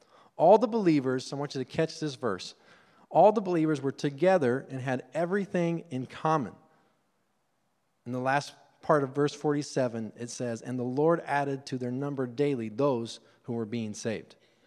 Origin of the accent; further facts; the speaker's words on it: Argentina; Now, I've experienced this firsthand growing up in Argentina.